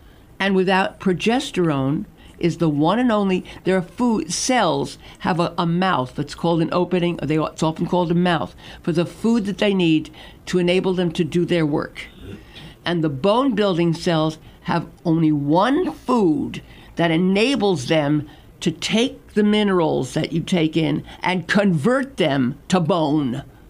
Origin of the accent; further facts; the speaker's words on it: Brooklyn, New York, United States; I was raised in Brooklyn, the Brooklyn Dodgers.